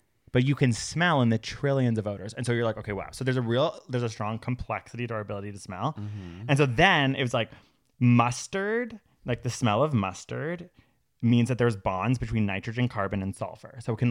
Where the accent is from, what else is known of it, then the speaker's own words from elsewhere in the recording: Canada; Yeah, we're from Canada. We only know maple syrup.